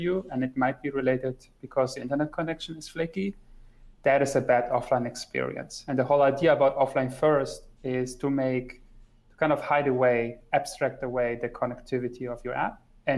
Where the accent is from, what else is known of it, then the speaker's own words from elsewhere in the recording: Germany; English is a second language; also born or lived in Poland; now in Zurich, Switzerland; I'm born in Poland, okay. So my family's Polish, but I grew up mostly in Germany, and I moved around a lot with my wife. So last 5 years, we lived in Zurich in Switzerland.